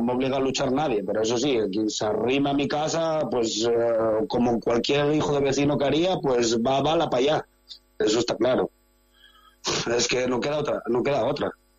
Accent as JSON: {"language": "Spanish", "town": "La Felguera", "region": "Asturias", "country": "Spain", "said": "De la cuenca, …, de la Felguera."}